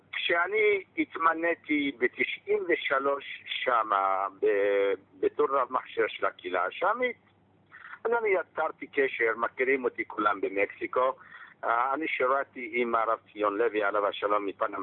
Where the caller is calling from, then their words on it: Miami, Florida, United States; אני מתקשר ממיאמי, מפלורידה, מארצות הברית.